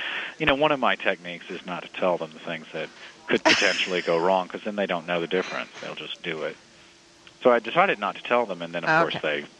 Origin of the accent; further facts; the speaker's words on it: Alabama, United States; and I'm actually from Alabama.